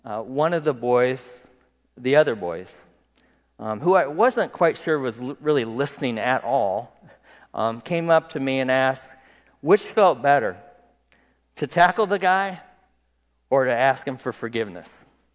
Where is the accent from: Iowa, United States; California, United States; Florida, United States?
Iowa, United States; Prairie City; I grew up in Prairie City, right?